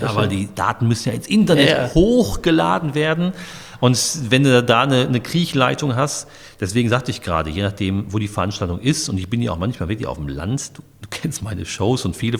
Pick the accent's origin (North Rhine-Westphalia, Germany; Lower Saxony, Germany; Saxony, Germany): North Rhine-Westphalia, Germany; Dortmund; Wir hatten das in Dortmund. Ich komme aus Dortmund. In Dortmund gab es so ein Lokalfernsehen.